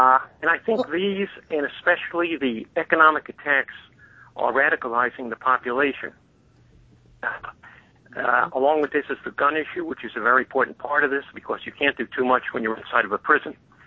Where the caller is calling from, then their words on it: Florida, United States; I'm calling from Florida.